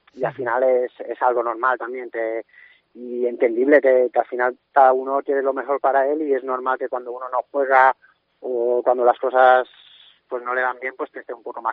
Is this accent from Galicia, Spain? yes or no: no; Balearic Islands, Spain; Soy de Mallorca, pero sí que me considero un ostense más. Bueno, tengo familia aquí, mi mujer es de aquí, mis suegros.